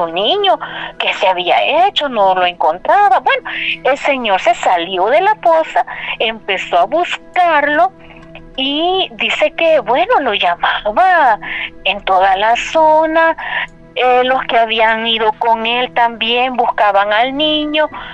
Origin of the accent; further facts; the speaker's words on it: San Salvador, El Salvador; un pueblo que tiene mucha historia, muy bonito aquí en mi país, se llama Panchimalco.